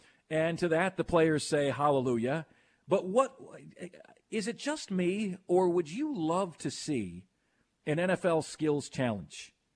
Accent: Houston, Texas, United States; That's not how I grew up. I grew up in Houston, Texas. You liked the Oilers, you liked the Rockets, you liked the Astros.

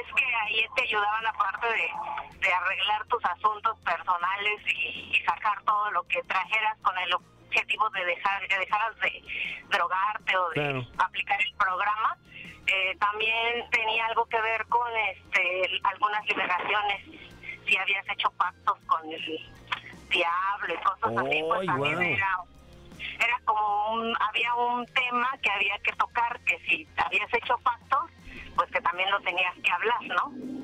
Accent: Nezahualcóyotl, State of Mexico, Mexico; Sí, toda mi vida, todo el tiempo he vivido aquí.

